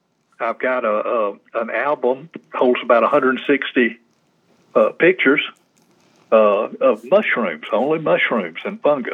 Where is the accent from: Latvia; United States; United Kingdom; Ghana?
United States; Sandy Springs, Georgia; also born or lived in Atlanta; Okay, I'm a native Georgian, born at Crawford Long Hospital many years ago in 1948. I grew up mostly in Sandy Springs. We moved there when I was about 6 years old